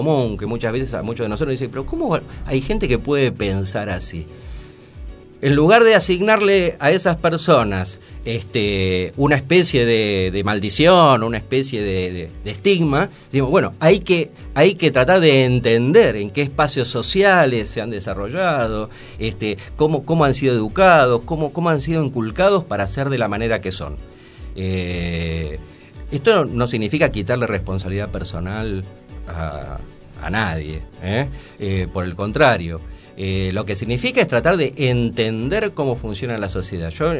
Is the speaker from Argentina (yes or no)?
yes; Argentina; y bueno, así somos los argentinos.